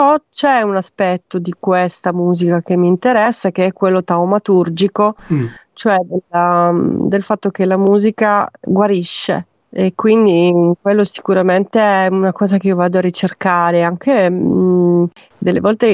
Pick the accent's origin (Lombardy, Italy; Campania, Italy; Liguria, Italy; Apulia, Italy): Apulia, Italy; Taranto; io sono tarantina e Taranto è una città fortemente industrializzata, dove un po' la tradizione è stata schiacciata, un po' spazzata via